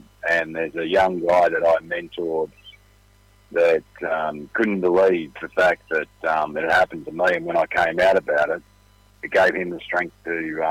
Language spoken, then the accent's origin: English; Australia; I'm not a liberal or anything like that. I'm just an Aussie bloke, but the shit's gone wrong in my life.